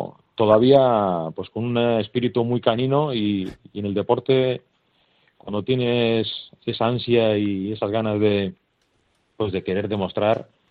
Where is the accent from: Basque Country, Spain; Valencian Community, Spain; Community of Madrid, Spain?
Basque Country, Spain; Bermeo; yo soy de Bermeo y soy parte interesada